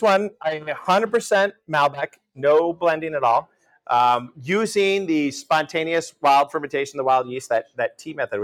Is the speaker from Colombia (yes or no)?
no; New York, United States; I grew up in New York. I grew up and went to school in the Finger Lakes, and so I was very much New York State wine proud